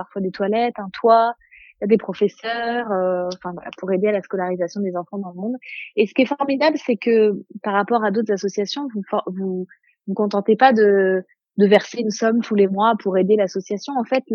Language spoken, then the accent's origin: French; France; chez nous en France, l'école elle est obligatoire et gratuite